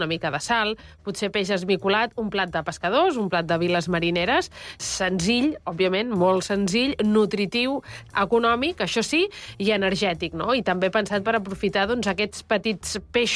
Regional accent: Borriana, Valencian Community, Spain; l'exemple del meu poble, que encara està més al sud, que és una vila marinera també, a Borriana, al País Valencià

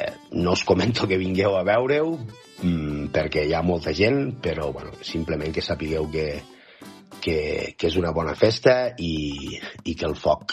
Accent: Taüll, Catalonia, Spain; de Taüll.

